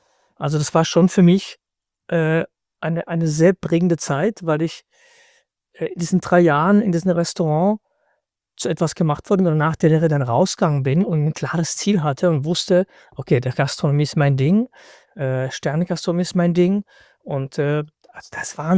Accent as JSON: {"language": "German", "town": "Freiburg", "region": "Baden-Württemberg", "country": "Germany", "tie": "born or raised there", "said": "Ich bin in Freiburg aufgewachsen."}